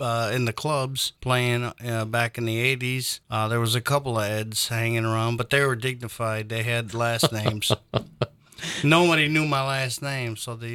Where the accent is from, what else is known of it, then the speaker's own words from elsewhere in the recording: Detroit, Michigan, United States; Born and raised in Detroit. You know, played in the clubs back in the 80s there.